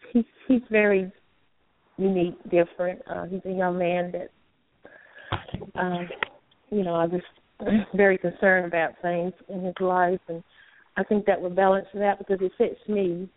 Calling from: North Carolina, United States; I'm calling from North Carolina.

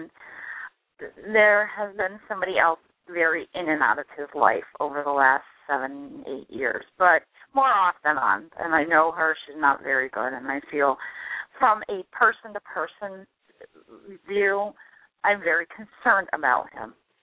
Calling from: New Hampshire, United States; I'm calling from the New Hampshire area.

